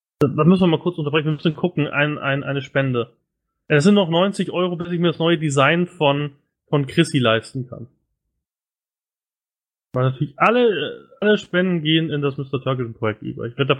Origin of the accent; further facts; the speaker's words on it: Munich, Bavaria, Germany; komme aus dem schönen München.